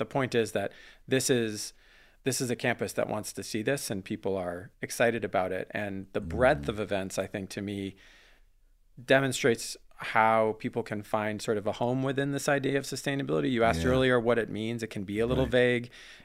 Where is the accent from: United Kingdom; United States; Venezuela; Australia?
United States; New England; now in Wisconsin, United States; I'm originally from New England, ended up here for graduate school, and found my way into kind of a different love for Wisconsin